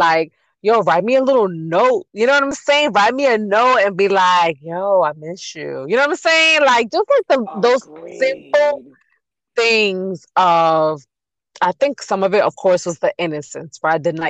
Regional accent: New York, United States; I talk about this to people, I'm like, growing up in New York and being at the that era of when music was popping

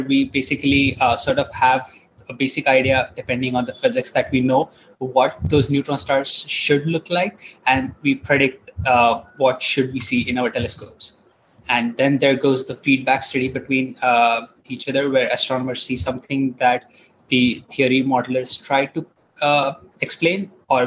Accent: India; English is a second language; moved away as an adult; now in United States; So I am originally from India. I should have mentioned that before.

